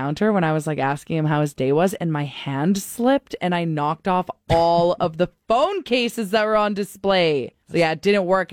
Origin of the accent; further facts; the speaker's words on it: St. Albert, Alberta, Canada; I used to use it all the time growing up in St. Albert when we'd get cabs. Because the cab from St. Albert to Jasper Ave, it's lengthy.